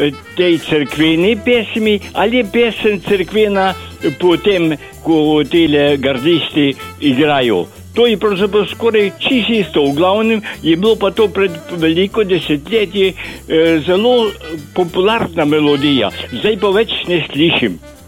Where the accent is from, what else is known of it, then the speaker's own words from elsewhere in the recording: Lower Carniola, Slovenia; now in Ljubljana, Slovenia; izhajam iz Dolenske od Čintrneja. Drugač pa živim pa zdaj tukaj že 50 let živeč. V Ljubljani